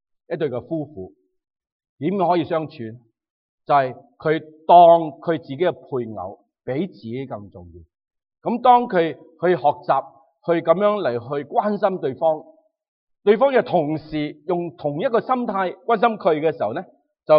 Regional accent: Chaozhou, Guangdong, China; 因为我潮州人啦

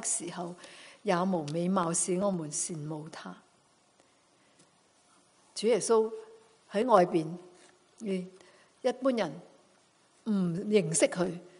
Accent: Guangdong, China; 咁我哋广东人咧就唔会唔明噶

